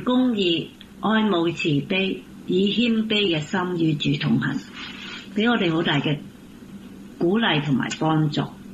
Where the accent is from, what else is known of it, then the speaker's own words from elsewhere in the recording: Hong Kong; now in Vancouver, Canada; 我是从香港移民过来温哥华的教友